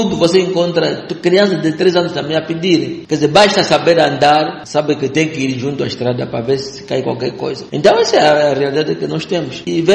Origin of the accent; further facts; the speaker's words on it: Angola; eu como angolano